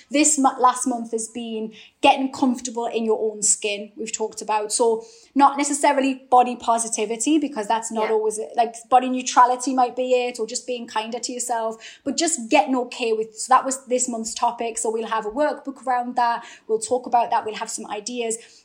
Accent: North East England, United Kingdom; accent: Geordie; It's my Geordie accent and my dark hair. I just look like a villain

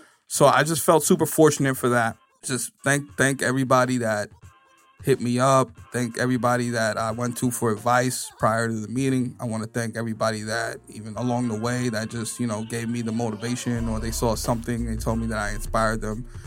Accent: Bronx, New York, United States; Is it because I'm from the Bronx?

